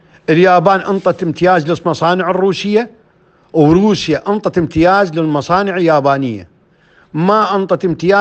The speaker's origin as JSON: {"language": "Arabic", "country": "Iraq", "lives_now": "Moscow, Russia", "said": "هاي ماكو واحد يقدر يطلع علبة من الدواء يطلعها مثل ما عندنا بالعراق"}